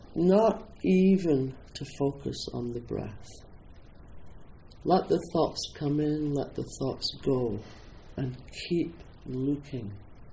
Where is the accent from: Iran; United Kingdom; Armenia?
United Kingdom; Scotland; I'm Scottish. You know, that separates me off from everybody right there.